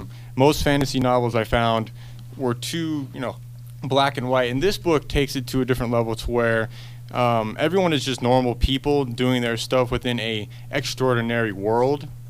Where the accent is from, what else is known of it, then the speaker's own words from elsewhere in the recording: Reno, Nevada, United States; born there; Oh, I was born here in Reno